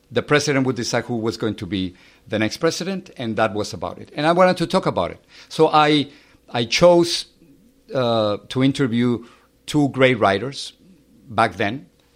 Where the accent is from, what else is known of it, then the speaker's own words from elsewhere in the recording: Mexico City, Mexico; I grew up in Mexico City. I have three brothers and a sister.